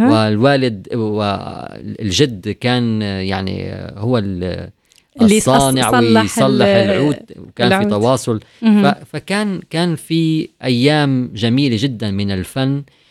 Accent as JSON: {"language": "Arabic", "country": "Palestine", "said": "في كل ما يتعلق في ما نعيشه كفنانين كفلسطيني"}